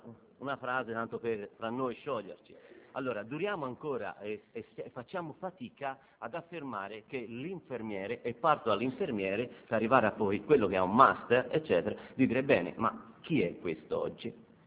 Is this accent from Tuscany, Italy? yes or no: yes; Siena, Tuscany, Italy; io sono senese